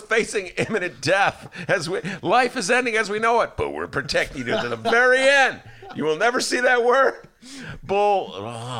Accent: Gary, Indiana, United States; I grew up in Gary.

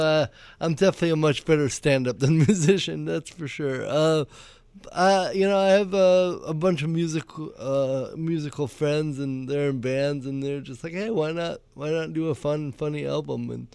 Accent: Cameroon; born there; I was born in Cameroon, West Africa.

